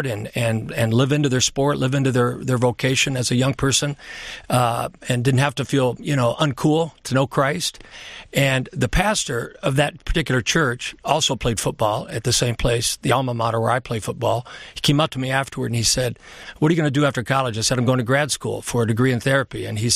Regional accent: Indiana, United States; I grew up in the Civil Rights era. I grew up in central Indiana, Klan territory.

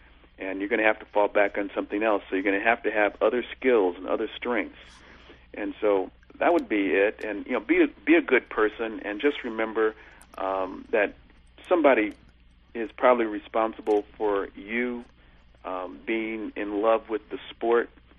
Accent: Los Angeles, California, United States; I grew up in Los Angeles, as you said at the beginning of the show.

